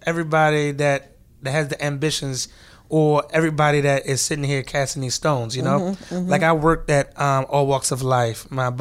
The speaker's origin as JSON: {"language": "English", "town": "Baltimore", "region": "Maryland", "country": "United States", "said": "Or I'm from East Baltimore. So, you know, from people from East Baltimore never even go to West Baltimore."}